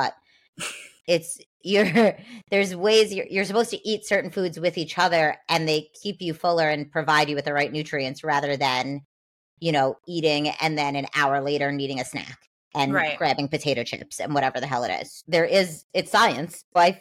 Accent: New York, United States; I am a New Yorker through and through and I love Long Beach.

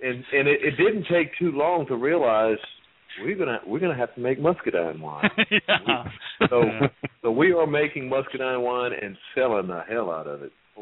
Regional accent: Louisiana, United States; we're Cajun people from South Louisiana.

